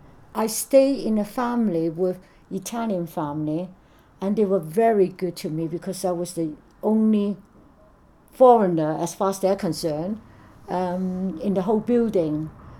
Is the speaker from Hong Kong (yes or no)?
yes; Hong Kong; moved away as an adult; also born or lived in China; I've been in Bristol coming March will be 50 years, 50. I was actually born in China, but I was brought up in Hong Kong. I came here to study, and I've been here ever since.